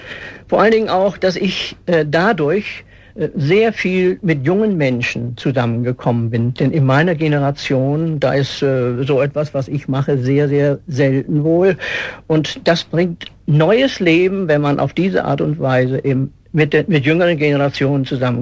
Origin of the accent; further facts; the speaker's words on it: Lower Saxony, Germany; Ich komme aus Ostfriesland. Ein Ostfriese, der gibt nicht auf.